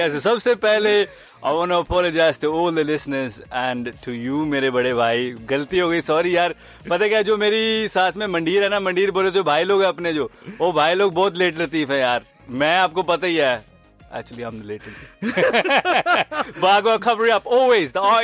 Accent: Southall, London, United Kingdom; also born or lived in Ashford, London; I was born in Ashford, not Ashford, Kent, but Ashford in London. So I was born in Ashford and I grew up in Southall.

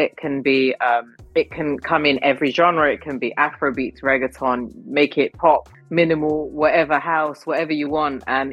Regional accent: London, United Kingdom; I was born and brought up in London, and I've never had Gujarati music that I could, you know, rave to and be out with mates with. And, you know, it was always like we only heard our language when it got to Navratri.

